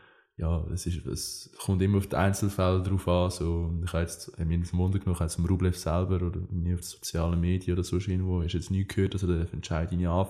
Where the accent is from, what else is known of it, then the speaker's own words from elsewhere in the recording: Switzerland; Ist jetzt zwar bei uns in der Schweiz nicht so